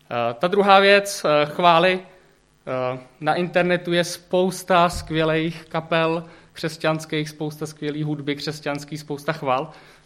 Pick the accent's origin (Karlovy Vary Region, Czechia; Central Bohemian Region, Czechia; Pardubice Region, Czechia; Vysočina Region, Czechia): Vysočina Region, Czechia; Chotěboř; a jsem z Chotěboře